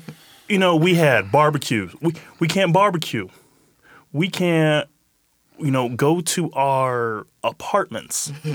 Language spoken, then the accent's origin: English; Kansas, United States; as somebody who is born and raised in Kansas and lived in Kansas for 29 years